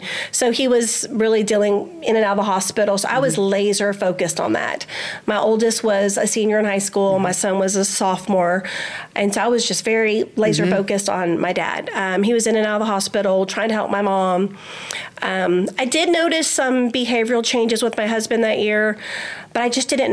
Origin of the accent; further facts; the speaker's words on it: Houston, Texas, United States; part of my story is I'm born and raised in Houston. I'm an H-Town girl.